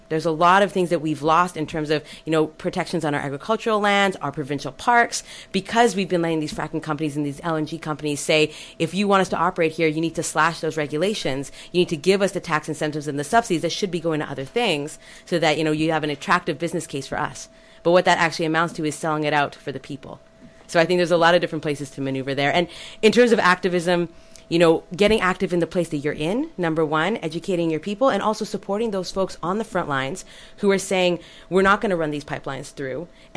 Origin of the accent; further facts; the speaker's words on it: Alberta, Canada; now in British Columbia, Canada; And I'm from Alberta originally, so I know a little bit about boom and bust